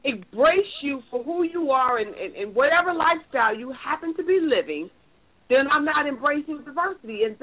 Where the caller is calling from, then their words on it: Cleveland, Ohio, United States; I'm calling from Cleveland, Ohio.